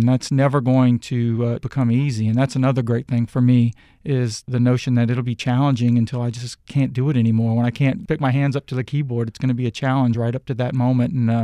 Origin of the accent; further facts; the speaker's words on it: Louisiana, United States; stories about growing up in South Louisiana and kind of tributes to the people that you love and who have shaped you